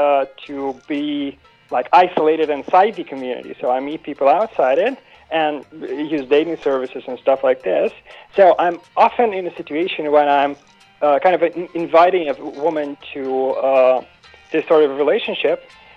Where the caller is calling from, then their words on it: Saint Petersburg, Russia; It's another call from overseas. I'm actually calling from St. Petersburg, Russia.